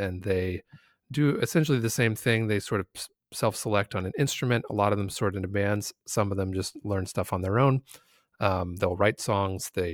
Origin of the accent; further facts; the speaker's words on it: Aloha, Oregon, United States; also born or lived in Arizona / Chicago; So I grew up here in Aloha. And then I went to college in Arizona and studied classical music and music education